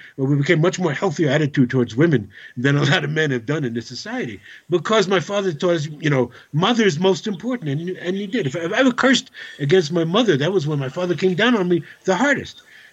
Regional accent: Brooklyn, New York, United States; born there; I'm only a second-generation American. My father was born in Brooklyn. I was born in Brooklyn, as my brother was.

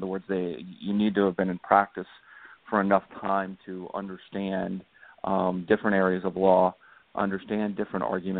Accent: Carrollwood, Florida, United States; mom's side has been in Tampa for pretty much ever, and my dad was here for, I think, five generations. I grew up in Carrollwood, went to Chamberlain High School, and then went to USF for undergrad and Florida State for law school.

